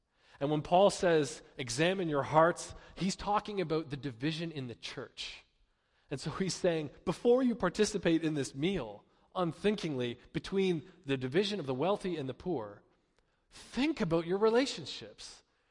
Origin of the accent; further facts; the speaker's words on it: Canada; as a Canadian with a group of youth there